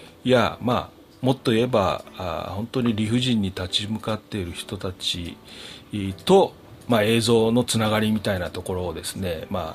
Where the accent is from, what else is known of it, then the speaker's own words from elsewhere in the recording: Kansai, Japan; 関西人なんで笑いも交えながらですね、